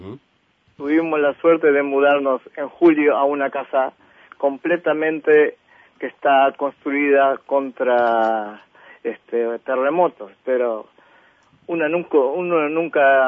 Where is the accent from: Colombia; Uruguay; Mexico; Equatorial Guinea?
Uruguay; now in Israel; Yo me fui del Uruguay en 1970. Ajá. El 11 de julio de 1970 emigré a Israel.